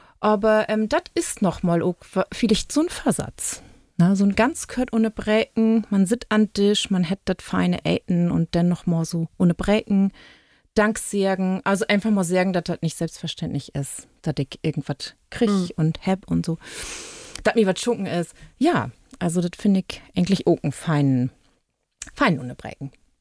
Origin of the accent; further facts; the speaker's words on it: Lower Saxony, Germany; Ut her Heimat und auch mein Heimat, muss ich ja sagen, aus Friesland.